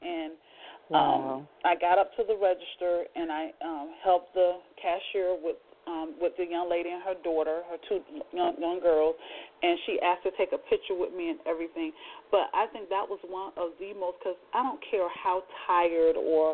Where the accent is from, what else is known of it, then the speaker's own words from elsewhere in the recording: Lakeland, Florida, United States; And I hail from Lakeland, Florida, and I am excited to be here tonight.